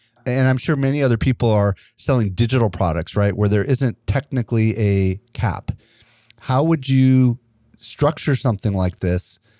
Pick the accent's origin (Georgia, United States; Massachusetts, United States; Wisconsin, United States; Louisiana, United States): Wisconsin, United States; So I'm from Wisconsin.